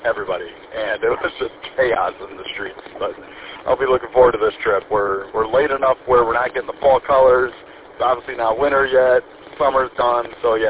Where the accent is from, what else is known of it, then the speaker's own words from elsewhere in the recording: Ludington, Michigan, United States; and then I grew up in Ludington on the west side.